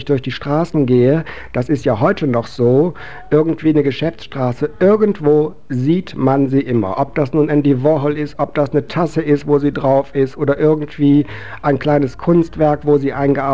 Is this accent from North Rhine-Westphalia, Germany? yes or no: yes; Solingen, North Rhine-Westphalia, Germany; Also ich komme aus Solingen ursprünglich. Das mit Hilden, das ist einfach so, dass ich dort im Krankenhaus geboren wurde.